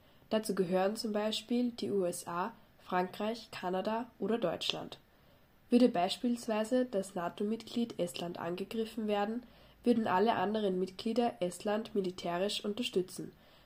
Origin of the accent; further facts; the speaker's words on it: Austria; Demonstrationen wie bei uns in Österreich bezüglich den Corona-Maßnahmen wären in Russland nicht möglich.